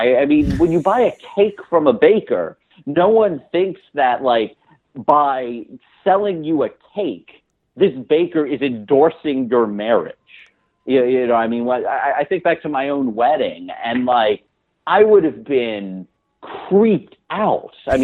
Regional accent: the South, United States; And I am from the South. Like, barbecue is something we take seriously down there.

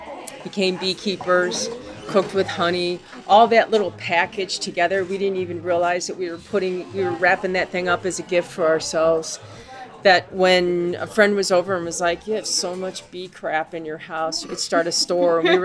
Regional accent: Chicago, Illinois, United States; I was born and raised in Chicago.

